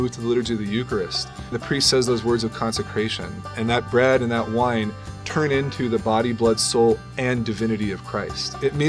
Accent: Portland, Oregon, United States; Before that, I grew up in Portland, Oregon.

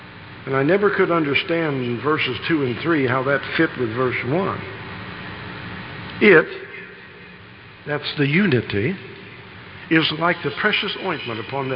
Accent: Imperial Beach, California, United States; I am a Californian, born and raised in California. Born and raised in San Diego, south of San Diego, a little town called Imperial Beach. That's where I was raised, grew up there.

